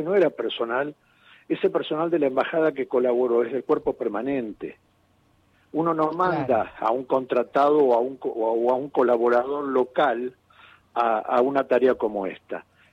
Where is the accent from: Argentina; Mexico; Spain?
Argentina